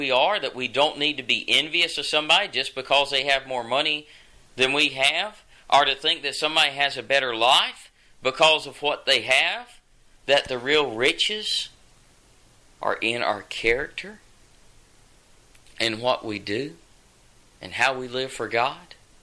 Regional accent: Mississippi, United States; My home state of Mississippi, percentage-wise, we're the poorest state in the Union.

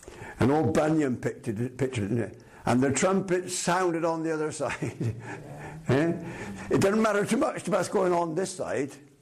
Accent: Bristol, South West England, United Kingdom; I come from Bristol

